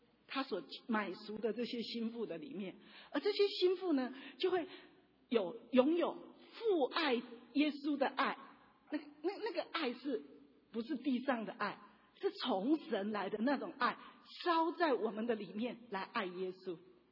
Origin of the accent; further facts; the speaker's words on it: China; 特别是我们中国人，好，那就是因为我们中国人将来很含蓄